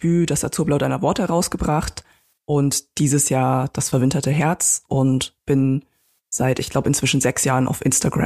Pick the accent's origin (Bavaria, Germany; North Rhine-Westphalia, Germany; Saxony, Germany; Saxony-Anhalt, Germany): Bavaria, Germany; Munich; moved away as an adult; now in Berlin, Germany; Ich bin ursprünglich aus München, 2010 nach Berlin gezogen fürs Studium der vergleichenden Literaturwissenschaft. Ich bin halb Chinesin.